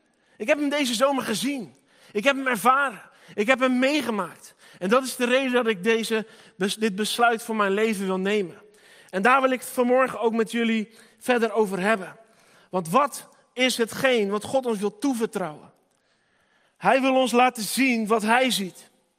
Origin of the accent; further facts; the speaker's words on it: Rotterdam, South Holland, Netherlands; also born or lived in Barendrecht; We komen uit Rotterdam-Zuid. We wonen in Rotterdam-Zuid. Ik ben een deel van mijn leven opgegroeid in Barendrecht. Hier aan de andere kant van de sloot. En nu wonen we al een tijdje in Rotterdam.